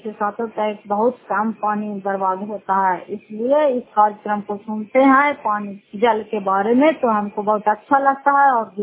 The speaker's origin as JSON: {"language": "Hindi", "town": "Fatehpur", "region": "Bihar", "country": "India", "said": "घर फतेहपुर, पंचायत मकरौता, जिला नालंदा, कसरा ब्लॉक की निवासी हूँ।"}